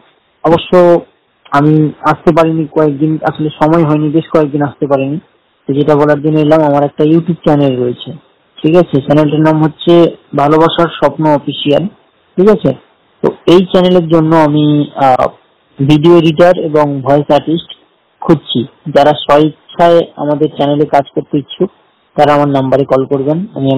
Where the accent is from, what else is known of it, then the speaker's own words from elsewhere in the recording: Chandipur, West Bengal, India; আমি কথা বলছি পূর্ব মেদিনীপুর থেকে … আমার বাড়ি চণ্ডীপুরে।